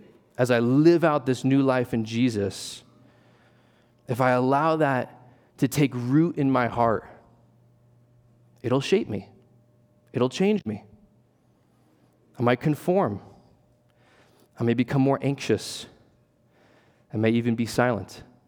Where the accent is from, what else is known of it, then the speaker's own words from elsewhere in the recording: East Coast, United States; I grew up on the East Coast, and so we were taking a trip in North Carolina